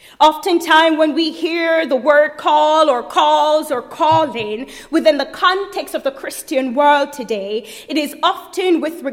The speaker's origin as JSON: {"language": "English", "country": "Jamaica", "said": "I mentioned that I'm Jamaican"}